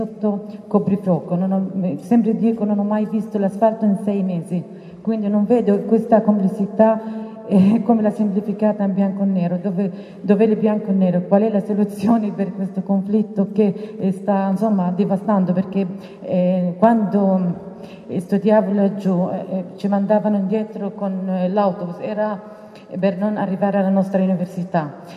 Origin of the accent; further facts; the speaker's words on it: Palestine; Italian is a second language; now in Italy; Anche io sono una palestinese che è nata e cresciuta in Palestina